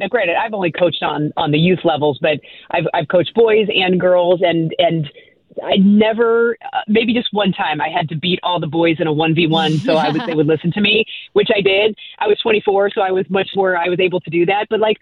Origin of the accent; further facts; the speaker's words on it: Fenton, United States; I grew up in Fenton. We consider ourselves a soccer part of town